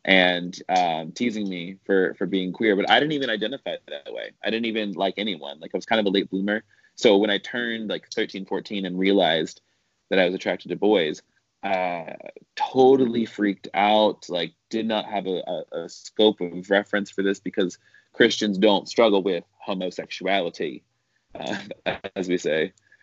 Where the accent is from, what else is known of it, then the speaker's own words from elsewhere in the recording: the South, United States; but I grew up in the South, which meant I grew up evangelical, and my mother was the worship leader.